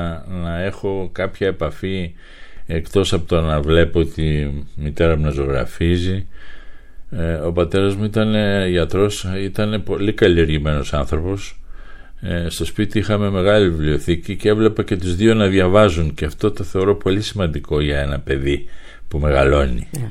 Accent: Athens, Attica, Greece; born there; Γεννήθηκα στην Αθήνα από πατέρα γιατρό και από μητέρα ζωγράφο, που όμως δεν το είχε σπουδάσει, ήταν αυτοδίδακτη.

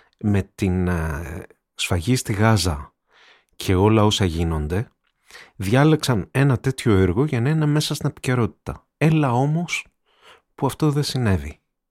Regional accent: Peloponnese, Greece; Εγώ δεν είμαι κριτικός, είμαι μανιάτης ως γνωστό.

